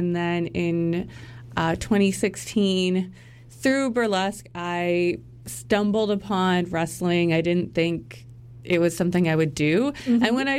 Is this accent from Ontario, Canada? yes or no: no; Edson, Alberta, Canada; I'm from Edson, Alberta, a small town in Alberta.